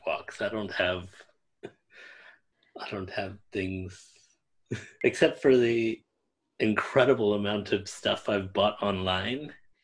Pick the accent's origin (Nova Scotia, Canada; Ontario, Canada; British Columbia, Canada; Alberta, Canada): Alberta, Canada; Edmonton; I can think of one movie that is set in my hometown of Edmonton